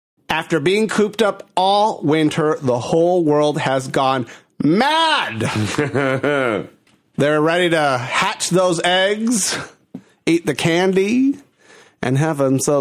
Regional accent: Puerto Rico; And I'm from Puerto Rico.

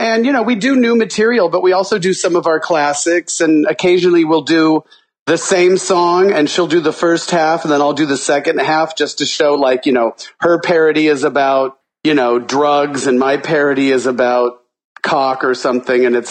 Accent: Arizona, United States; also born or lived in Los Angeles; You know, I grew up in Arizona and I moved to L.A. in the 80s.

